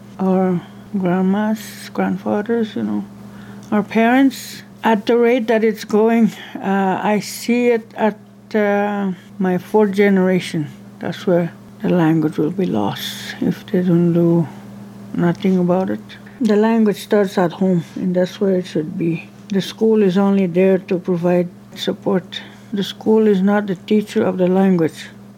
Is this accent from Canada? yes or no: yes; Rapid Lake, Quebec, Canada; I'm from Rapid Lake, also known as Taganak. And we are known as Algonquins of Barry Lake and the people.